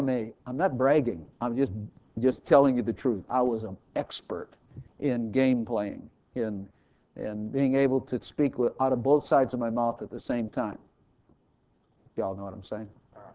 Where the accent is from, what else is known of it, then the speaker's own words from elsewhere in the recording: Chicago, Illinois, United States; I used to be a liberal. I used to be on the left. I'm from Chicago also. That helps.